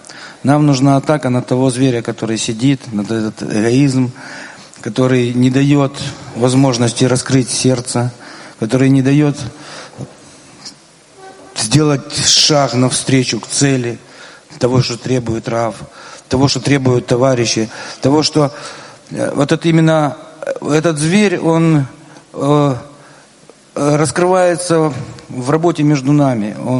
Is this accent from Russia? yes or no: no; Dnipro, Dnipropetrovsk Oblast, Ukraine; из Днепра.